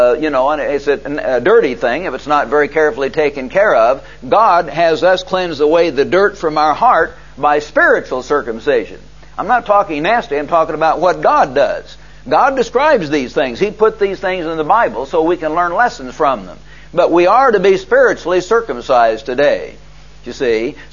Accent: Missouri, United States; Now, I grew up in Missouri, as I've told you

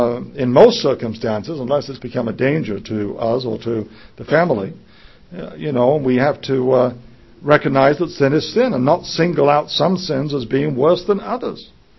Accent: England, United Kingdom; You know, I grew up in England.

